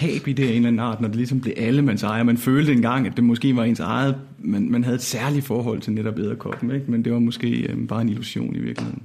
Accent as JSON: {"language": "Danish", "town": "Risskov", "region": "Central Denmark Region", "country": "Denmark", "tie": "born or raised there", "said": "Altså, jeg kan huske, da jeg var barn i Risskov"}